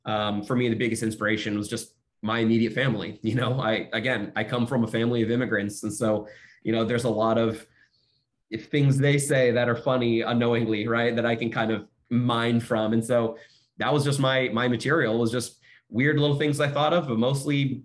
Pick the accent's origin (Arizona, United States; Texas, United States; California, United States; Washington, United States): California, United States; Sunnyvale; because I'm born and raised in Sunnyvale